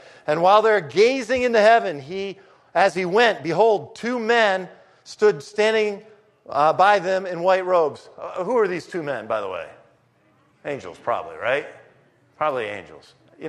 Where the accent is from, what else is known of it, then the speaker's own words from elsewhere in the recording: New York, United States; And he's from New Jersey. I'm from New York, so I can relate a little bit.